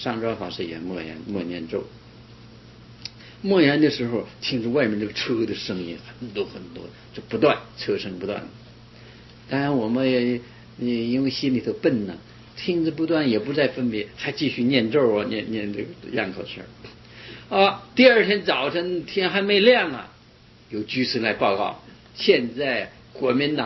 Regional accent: North China, China; 那时候啊，我是北方人

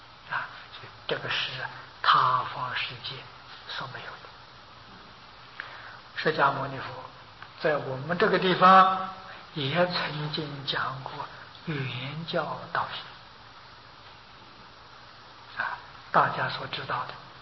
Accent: China; 那我们中国人讲鬼呀，讲的更多了

